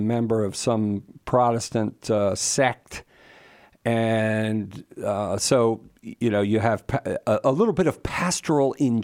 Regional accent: Virginia, United States; When I was a kid, I was from Virginia, and we used to go to North Carolina, and a lot of times we went to Myrtle Beach, South Carolina, so we went right by y'all in North Carolina.

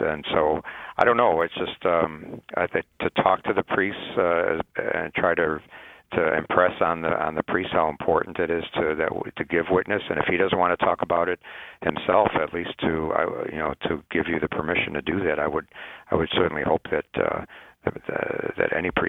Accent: Chicago, Illinois, United States; I was the president of my high school Young Democrats Club growing up in Chicago, but that was back in the 1960s

